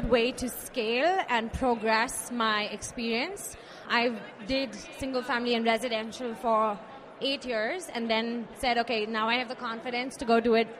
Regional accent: India; moved away; So I moved here from India back in 2005.

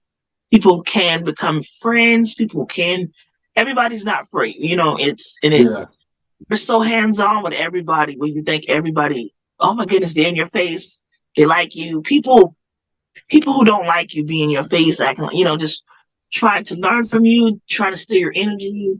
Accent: Virginia, United States; born there; also born or lived in Cuba / Texas; now in Charleston, United States; My dad was in the military, so I was born in Virginia. I lived in Cuba. I lived here. I lived in Texas.

